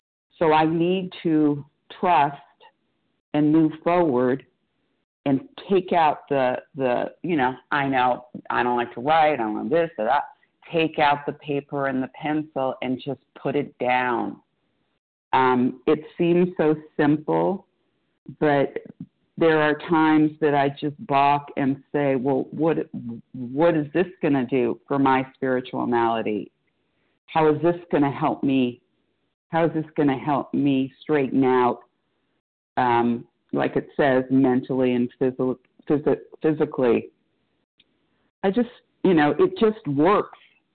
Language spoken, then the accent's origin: English; California, United States; Good morning. … I'm from Southern California.